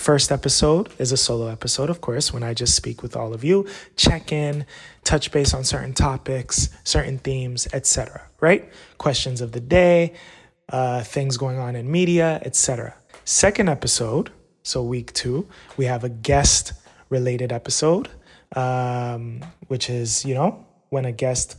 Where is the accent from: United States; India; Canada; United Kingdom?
Canada; She's from the States and I'm from Canada.